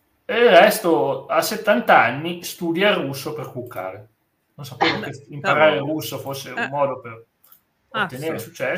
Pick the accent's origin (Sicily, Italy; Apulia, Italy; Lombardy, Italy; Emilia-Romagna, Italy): Lombardy, Italy; No, dalle mie parti, ragazzi, non è dalle mie parti, vicino a Milano